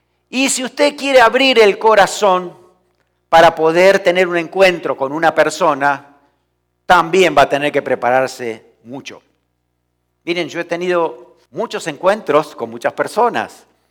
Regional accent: Pehuajó, Buenos Aires Province, Argentina; yo tenía que viajar a mi pueblo, a Pehuajó

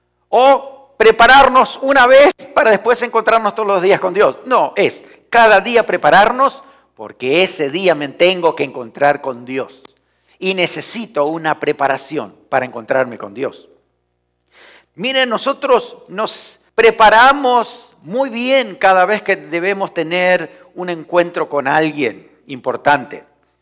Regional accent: Pehuajó, Buenos Aires Province, Argentina; yo tenía que viajar a mi pueblo, a Pehuajó

